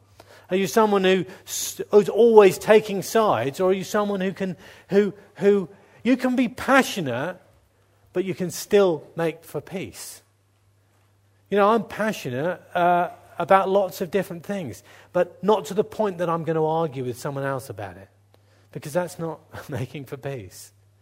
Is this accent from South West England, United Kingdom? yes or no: yes; South West England, United Kingdom; I mean, I'm from Cornwall